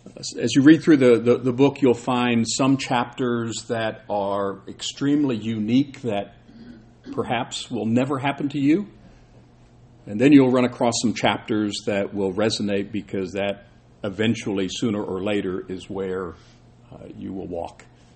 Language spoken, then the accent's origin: English; Seoul, South Korea; I grew up in Korea. I was born in 1959 in Seoul, which is now kind of in the news, interestingly enough.